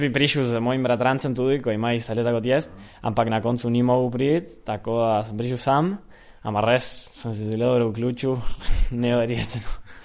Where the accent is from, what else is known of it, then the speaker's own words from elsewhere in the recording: Bariloche, Río Negro, Argentina; Ja, jaz prihajam iz Bariloč, tako da hodim v hribe cel čas.